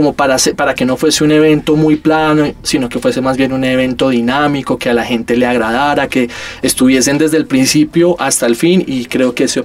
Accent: Colombia; el contexto colombiano, nuestra historia como colombianos

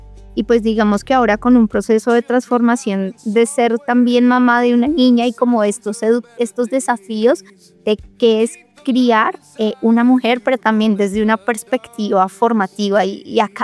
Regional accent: Bogotá, Colombia; also born or lived in Boyacá; mis abuelos maternos, que eran de Boyacá. Y básicamente crecí entre Boyacá y Bogotá

